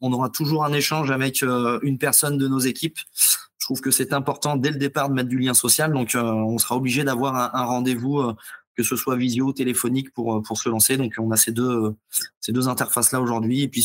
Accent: Île d'Oléron, Nouvelle-Aquitaine, France; vu que je suis natif de l'île d'Oléron

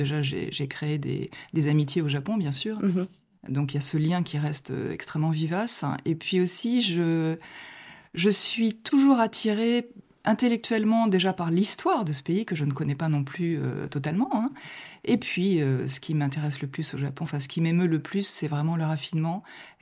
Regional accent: Tours, Centre-Val de Loire, France; born there; comme je l'ai dit tout à l'heure, je suis née à Tours.

